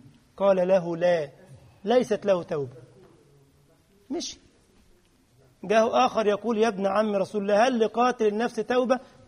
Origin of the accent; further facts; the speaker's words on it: Egypt; now in Europe; أول لما جيت طبعا أنا جاي من مصر، معرفش بقى اللهجات والجنسيات اللي هنا، 40 جنسية في أوروبا هنا